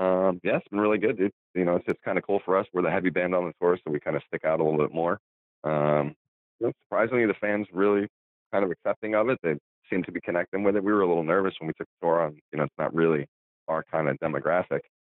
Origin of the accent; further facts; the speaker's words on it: New York, United States; Well, we're from New York and New Jersey area.